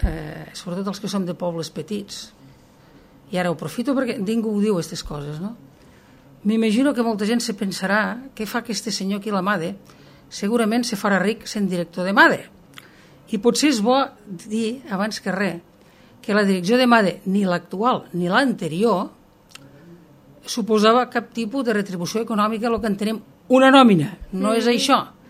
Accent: Rasquera, Catalonia, Spain; jo visco aquí, en aquestes terres, soc de Rasquera

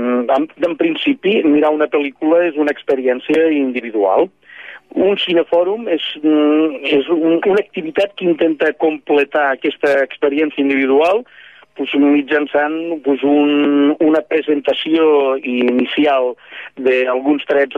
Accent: Ginestar, Catalonia, Spain; Jo sóc de Ginestar i tinc l'edat i sóc d'aquesta generació

